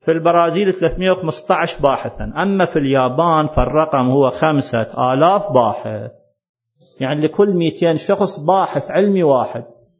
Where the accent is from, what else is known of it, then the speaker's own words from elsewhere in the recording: Iraq; إيش قد من العلماء عندنا في العراق